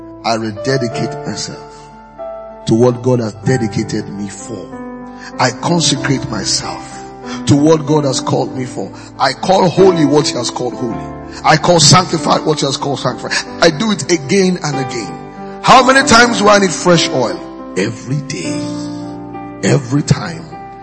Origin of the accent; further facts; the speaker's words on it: Nigeria; While I'm a Nigerian, I fulfilled it.